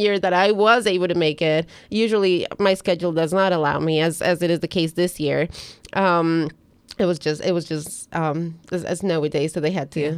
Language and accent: English; Ecuador; English is a second language; growing up in Ecuador